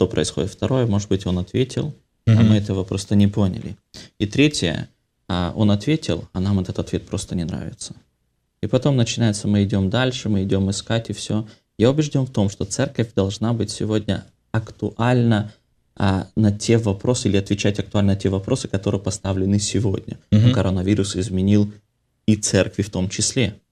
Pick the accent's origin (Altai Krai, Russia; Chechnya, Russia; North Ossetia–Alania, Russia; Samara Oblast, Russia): North Ossetia–Alania, Russia; Vladikavkaz; now in Saint Petersburg, Russia; Я вырос во Владикавказе, там не сильно ислам развит, так как, допустим, в Грозном или в Ингушетии.